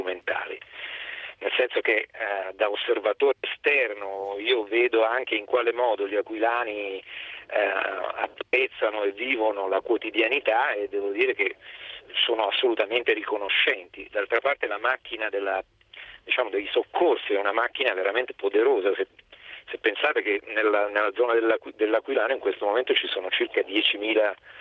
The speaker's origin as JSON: {"language": "Italian", "town": "Chieti", "region": "Abruzzo", "country": "Italy", "said": "No, io sono originario di Chieti, comunque vivo a Chieti"}